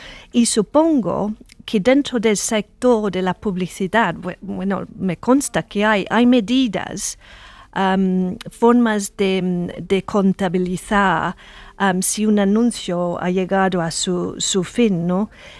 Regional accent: United Kingdom; Spanish is a second language; para mí como británica

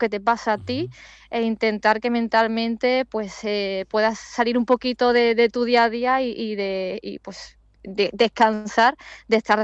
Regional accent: Dos Hermanas, Andalusia, Spain; entre mi barrio, mi pueblo de dos hermanas y el Bilbao

